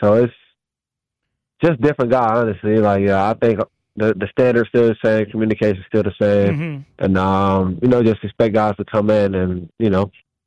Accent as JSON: {"language": "English", "region": "Florida", "country": "United States", "said": "Man, I'm from Florida, so yeah."}